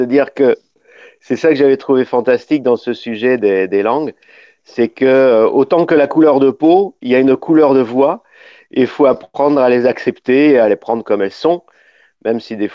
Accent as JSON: {"language": "French", "town": "Paris", "region": "Île-de-France", "country": "France", "said": "moi je viens de Paris, je viens du nord de la France, et je viens de Paris"}